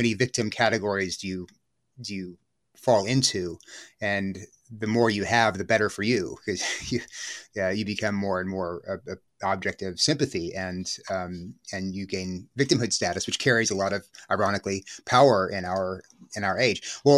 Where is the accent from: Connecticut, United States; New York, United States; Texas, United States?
Texas, United States; Corpus Christi; born there; I was born in Corpus Christi. My father's a lawyer. My parents were, we were Episcopalian growing up.